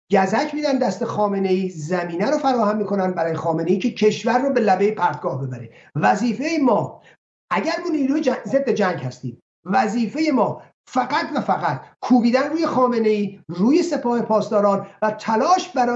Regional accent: Iran; ما به عنوان یک ایرانی چه بایست بکنیم، یا خواسته ما به عنوان یک ایرانی چی میتونه باشه.

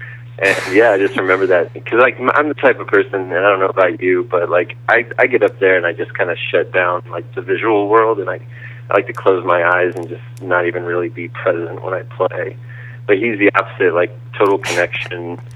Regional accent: Houston, Texas, United States; I grew up in Houston. I'm used to the car culture.

